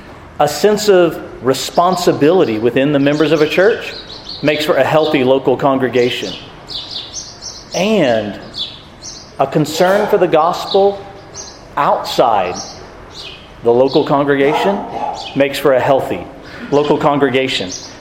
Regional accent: United States; as an American, I don't think, oh, that's talking about some other part of the world. If you've ever looked at a globe, where I live on the east coast of North America is just about as far as you can get from Jerusalem and Palestine

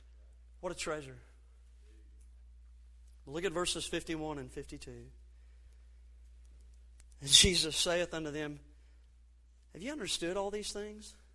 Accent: Gulf Coast, United States; Now, I'm from the Gulf Coast, and so I'm just sitting here thinking in my mind that here they pull the net up, and there's scallops in there, maybe mullet.

